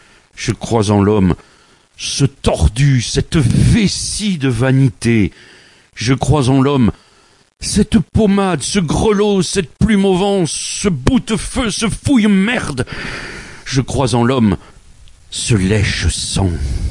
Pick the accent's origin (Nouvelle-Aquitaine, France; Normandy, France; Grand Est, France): Nouvelle-Aquitaine, France; Brive-la-Gaillarde; also born or lived in Toulouse / Limoges; Alors après mon enfance, mon adolescence à Brive, j'ai fait mes études universitaires à Toulouse, puis j'ai vécu à Limoges.